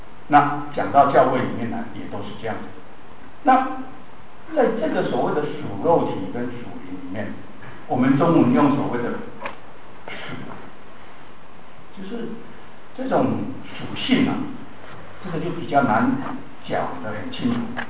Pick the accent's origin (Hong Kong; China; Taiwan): Taiwan; 我们在台湾长大的男孩子有一个缺点